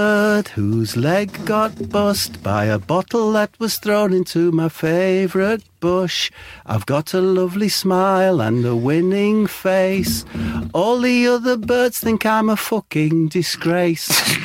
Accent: Middlesbrough, North East England, United Kingdom; born there; I was born in Middlesbrough, which is known as Soul Town.

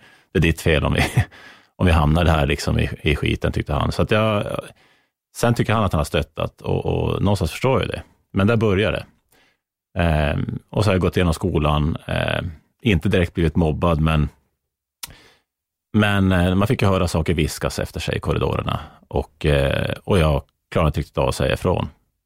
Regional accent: Norrland, Sweden; när man kommer fram som norrlänning till Stockholm att man ska gå, att man ska hamna vilse.

